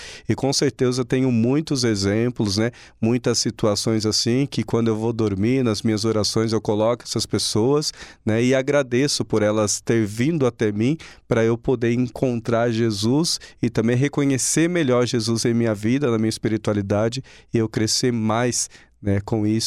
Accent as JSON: {"language": "Portuguese", "town": "Itapeva", "region": "São Paulo", "country": "Brazil", "tie": "born or raised there", "lives_now": "Xaxim, Brazil", "said": "eu fui ordenado na minha cidade natal, né, Itapeva"}